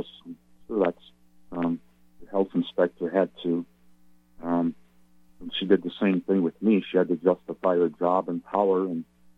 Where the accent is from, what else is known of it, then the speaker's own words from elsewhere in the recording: Seattle, Washington, United States; Yes, you're right. I came from the Seattle area.